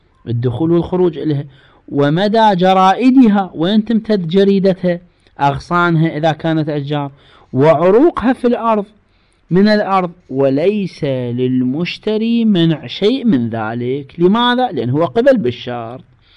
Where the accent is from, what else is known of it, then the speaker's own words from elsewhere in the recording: Iraq; موجود هسه احنا عندنا بالعراق بسبب الظروف المعيشية